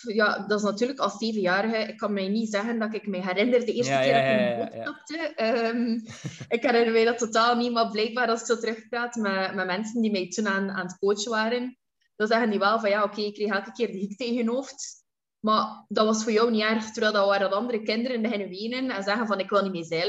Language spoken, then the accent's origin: Dutch; Ostend, West Flanders, Belgium; born there; ja. Geboren in Oostende en 27 jaar oud.